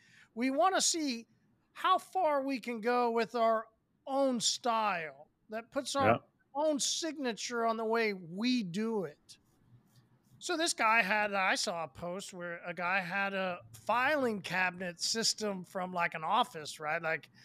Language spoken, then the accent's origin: English; Oklahoma, United States; accent: Oklahoma; Listen, I got Oklahoma E's, right?